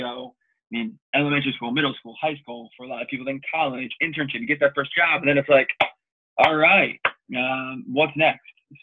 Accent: Stroudsburg, Pennsylvania, United States; I'm from Northeast Pennsylvania, Stroudsburg, Pennsylvania. Went to school in New York, which is 2.5 hours away.

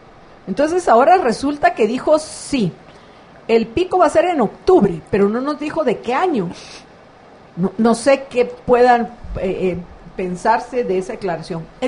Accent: Guatemala; más que Guatemala, somos los guatemaltecos.

